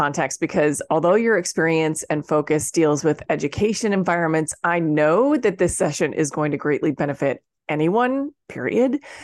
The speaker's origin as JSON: {"language": "English", "region": "Indiana", "country": "United States", "tie": "born or raised there", "said": "And I was born and raised in Indiana in school systems in Indiana"}